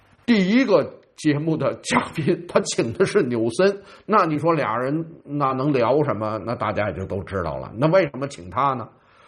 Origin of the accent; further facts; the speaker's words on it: China; 你要说我们中国人有一句俗话